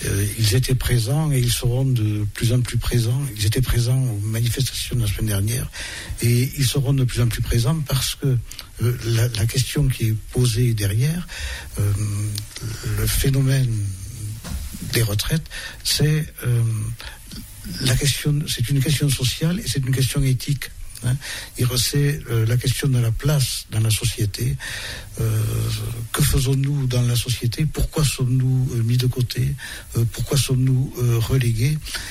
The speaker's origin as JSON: {"language": "French", "town": "Lescure", "region": "Occitanie", "country": "France", "tie": "born there", "said": "J'ai raconté dans quelles circonstances je suis né dans le Couserans, à Lescure"}